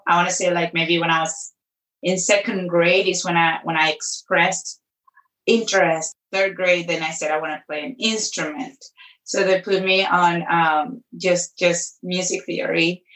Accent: Venezuela; Venezuela.

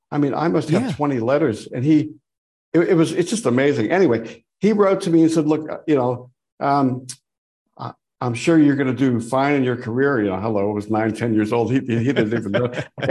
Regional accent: Erie, Pennsylvania, United States; I'm from Erie, Pennsylvania, you know, and you know, et cetera, et cetera.

